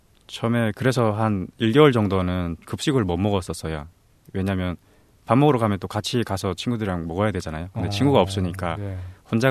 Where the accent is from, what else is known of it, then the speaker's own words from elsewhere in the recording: North Korea; 북한에서 왔다는 거를